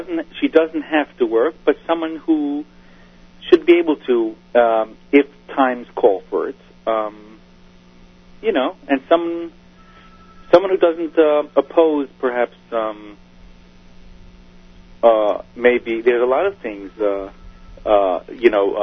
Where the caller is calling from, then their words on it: Brooklyn, New York, United States; Flatbush, Brooklyn.